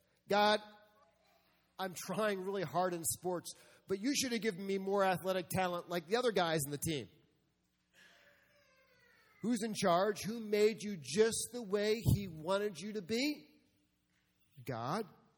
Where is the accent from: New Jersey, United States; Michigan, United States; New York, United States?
New York, United States; New York City; now in Iowa, United States; I'm growing up in Iowa. I'm from New York City.